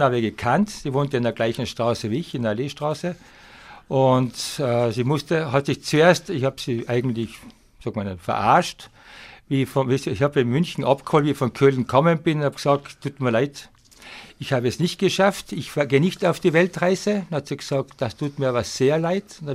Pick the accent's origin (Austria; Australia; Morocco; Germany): Austria; Lienz, Tyrol; also born or lived in Kufstein; Ich bin geboren in Kufstein, weil mein Vater war draußen Polizist in Kösten stationiert. Sind dann reingekommen nach Lienz, dann habe ich die Volksschule gemacht.